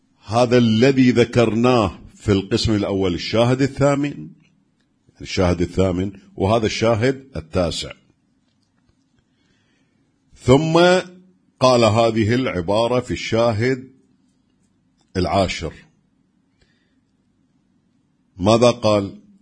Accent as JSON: {"language": "Arabic", "region": "Herat", "country": "Afghanistan", "said": "وقاسان من بلادي هرات، يعني من بلادي أفغانستان قديما"}